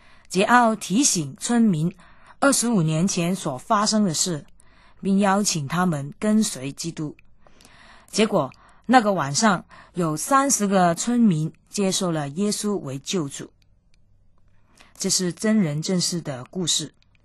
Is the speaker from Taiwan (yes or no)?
no; Guangdong, China; now in Hong Kong; 我也分享一些我们广东人喜欢喝的老火汤给他。